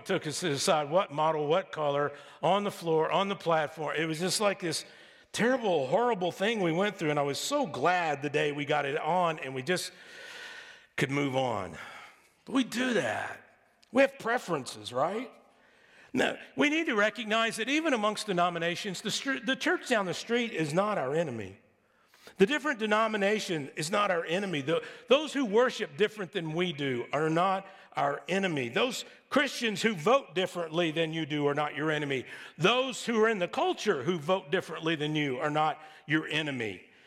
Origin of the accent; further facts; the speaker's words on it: Texas, United States; It comes before even being a Texan.